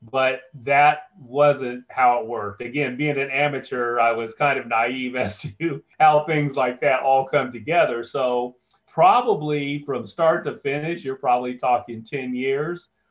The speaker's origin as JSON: {"language": "English", "town": "Lafayette", "region": "Indiana", "country": "United States", "tie": "born or raised there", "said": "growing up in Lafayette, my senior year actually was the last year that we had won 28 straight sectionals."}